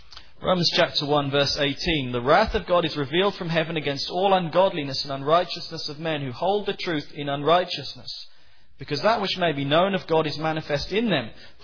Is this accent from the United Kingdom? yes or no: yes; England, United Kingdom; As an Englishman I can say this, but you even see this here in your own land, don't you?